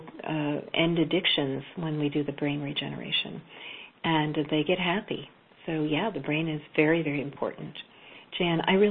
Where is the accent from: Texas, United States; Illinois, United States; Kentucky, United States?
Texas, United States; Lubbock; is from my hometown of Lubbock.